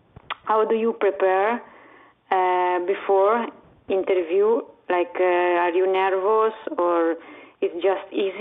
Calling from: Florence, Tuscany, Italy; English is a second language; I'm calling from Florence, Italy.

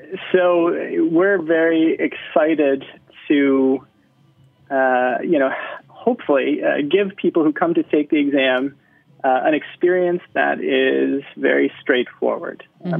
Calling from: Portland, Oregon, United States; I'm calling in from Portland, Oregon.

